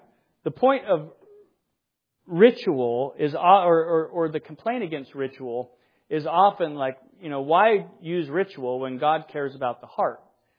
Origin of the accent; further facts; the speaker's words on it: United States; You do realize, I am an American. We do live in this particular country.